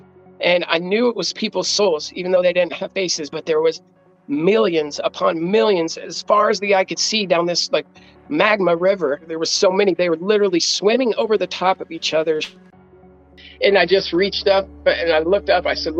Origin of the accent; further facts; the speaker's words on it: Iowa, United States; I'm from Iowa. I moved to the city. I was from a small town, but I moved to Des Moines, the city.